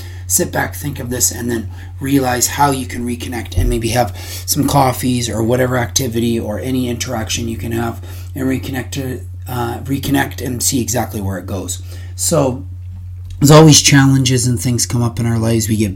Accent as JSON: {"language": "English", "town": "Edmonton", "region": "Alberta", "country": "Canada", "said": "I'm from Edmonton, Alberta, the winters get very long."}